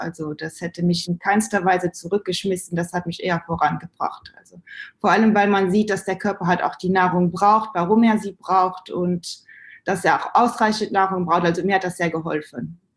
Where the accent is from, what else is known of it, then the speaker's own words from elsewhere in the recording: Luxembourg; now in Germany; dann bin ich umgezogen von Luxemburg nach Deutschland und habe einen Cut gemacht. Also ich bin Luxemburgerin ursprünglich